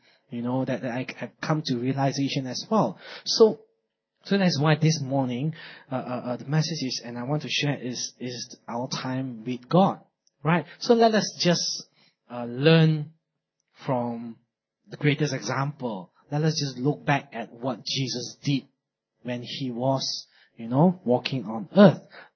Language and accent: English; Malaysia; Or even being Malaysian, I'm sure some of us even spend more time eating.